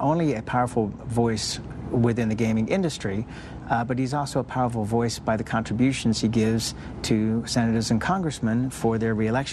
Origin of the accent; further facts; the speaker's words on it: England, United Kingdom; because I was born and raised in England